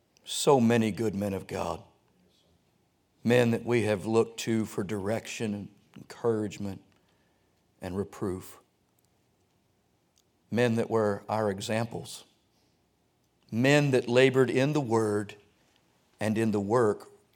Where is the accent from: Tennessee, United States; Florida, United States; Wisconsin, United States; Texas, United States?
Florida, United States; Pensacola; I live in Georgia. Georgia's where you go if you're bad as a kid, right? I was raised in Florida, the panhandle of Florida. I am from Pensacola / Cantonment. I'm a Florida boy.